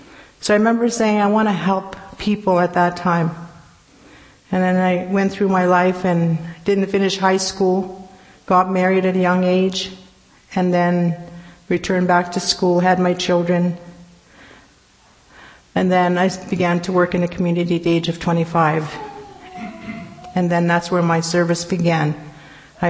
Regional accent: Saskatchewan, Canada; Now, I was raised on the George Gordon First Nation in 1953 to 1958.

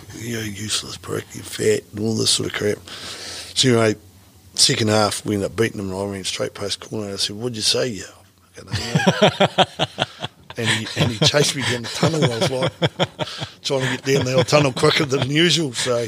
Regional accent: Scotland, United Kingdom; I'm Scottish.

